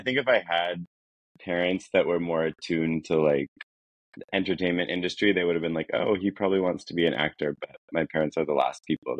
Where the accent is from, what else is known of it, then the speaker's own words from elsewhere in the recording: Vancouver, British Columbia, Canada; So I'm from Vancouver, Canada, which is the West Coast.